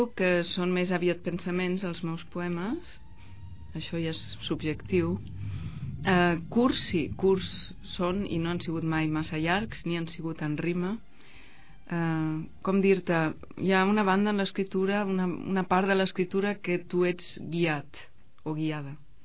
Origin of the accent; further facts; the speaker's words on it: Barcelona, Catalonia, Spain; moved away as an adult; jo vaig anar-me'n de Barcelona, que sempre sóc de Barcelona, jo sóc de ciutat